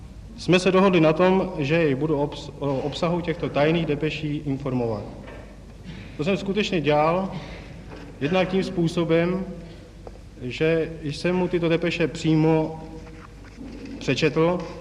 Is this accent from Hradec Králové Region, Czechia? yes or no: no; Prague, Czechia; born there; Narodil jsem se v Praze.